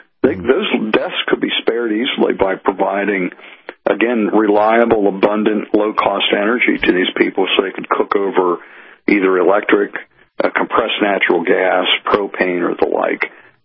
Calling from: Pittsburgh, Pennsylvania, United States; I'm calling you from Pittsburgh, Pennsylvania, and right beneath me, about 5,000 feet or a mile down, is the Marcellus Shale.

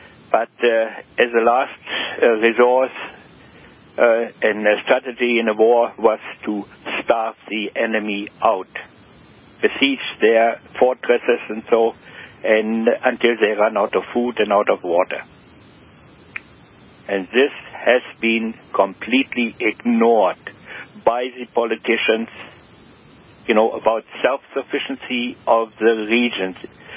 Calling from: New Brunswick, Canada; And I'm calling here from New Brunswick, here in eastern Canada.

